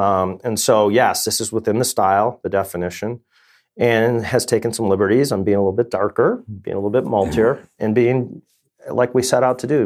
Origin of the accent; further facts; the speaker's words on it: United States; when we were growing up in America